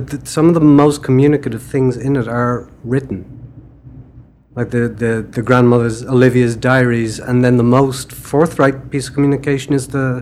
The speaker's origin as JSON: {"language": "English", "town": "Dublin", "region": "Leinster", "country": "Ireland", "tie": "born or raised there", "said": "I grew up in Dublin, but being a Dubliner, there was always this weird sensation that you weren't quite Irish enough."}